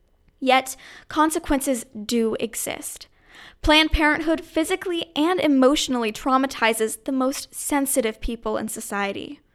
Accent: Plainfield, Indiana, United States; I'm from Plainfield, Indiana.

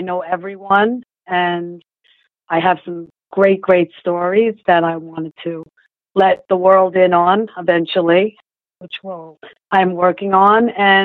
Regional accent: Howard Beach, New York, United States; I grew up in Howard Beach. I grew up at Brooklyn, Howard Beach. It was split borderline. Uh-huh. I was Brooklyn and Queens.

